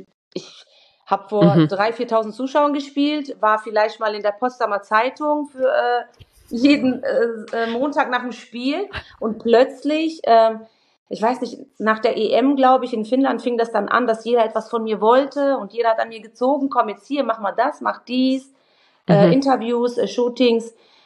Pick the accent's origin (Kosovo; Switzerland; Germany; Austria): Kosovo; Wir kommen ja beide aus dem Kosovo, wir hatten immer Kontakt zwischendurch